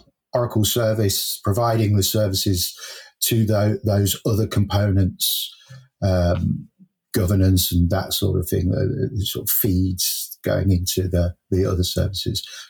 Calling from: United Kingdom; I'm calling in from the UK. Always sunny, always raining.

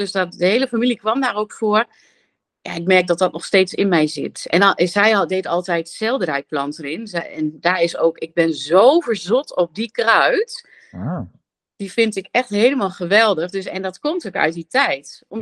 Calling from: Zwolle, Overijssel, Netherlands

